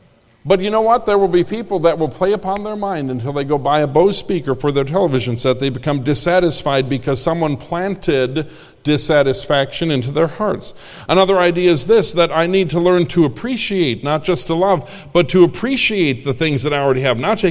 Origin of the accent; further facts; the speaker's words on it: Minnesota, United States; I come from Minnesota, the land of 10,000 lakes and 25,000 casseroles.